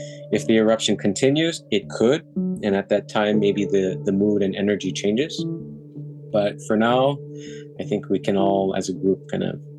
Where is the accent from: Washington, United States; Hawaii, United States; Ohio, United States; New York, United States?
Hawaii, United States; I'm not Hawaiian, but I'm born and raised here, but the local culture here and the Hawaiian culture, the connection to place and space is